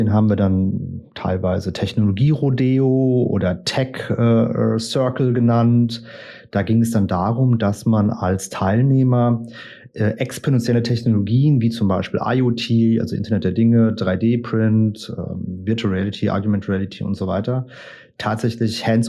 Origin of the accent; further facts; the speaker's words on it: Germany; now in Portugal; 44 Jahre. Ich bin Deutscher, lebe in Portugal.